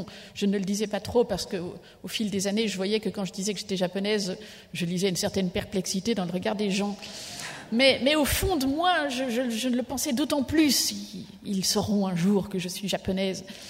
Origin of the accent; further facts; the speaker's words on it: Belgium; mais je suis belge moi-même